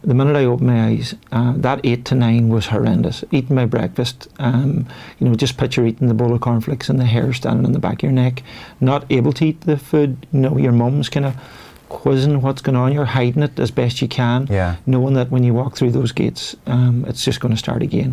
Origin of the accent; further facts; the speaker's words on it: Letterkenny, Ulster, Ireland; I think it was because I was from the countryside. Growing up in Donegal, I was from a more rural part of Letterkenny